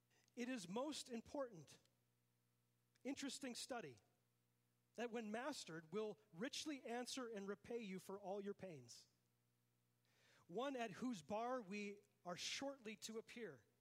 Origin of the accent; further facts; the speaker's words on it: Minnesota, United States; And like growing up in Minnesota, we'd always say, you know, like the sauna would fix everything, right?